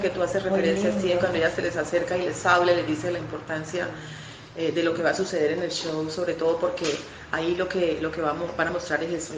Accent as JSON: {"language": "Spanish", "town": "Buenaventura", "region": "Valle del Cauca", "country": "Colombia", "said": "la segunda ciudad de Buenaventura, mi tierra, mi bello Puerto del Mar, mi Buenaventura, donde se aspira siempre la brisura."}